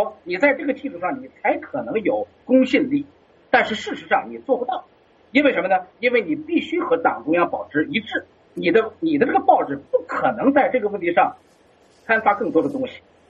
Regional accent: Beijing, China; 我们年龄差不太多，你大概还比我小一点，啊，我们也都是北京人

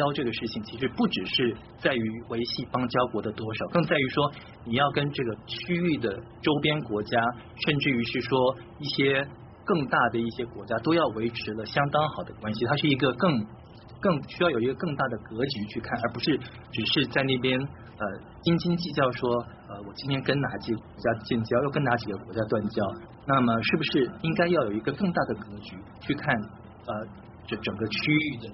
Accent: Taiwan; 这个台腔太重了，这样子我现在在台湾，我是台湾人好吗？

